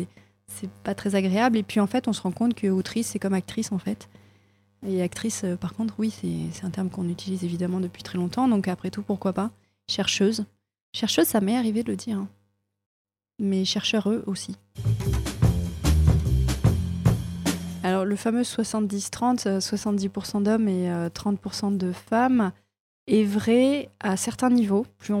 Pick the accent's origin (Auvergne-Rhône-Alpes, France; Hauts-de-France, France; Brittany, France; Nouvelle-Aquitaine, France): Nouvelle-Aquitaine, France; Limoges; j'ai 35 ans, je suis maman de 3 enfants. D'où je viens ? Je viens de Limoges. Je suis un pur produit du coin.